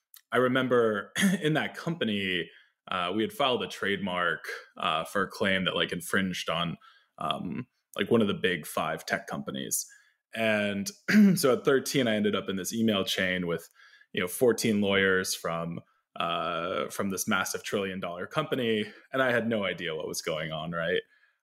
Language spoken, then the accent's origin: English; New York, United States; So to quickly share my story, I grew up in New York, just north of the city, became an internet kid pretty early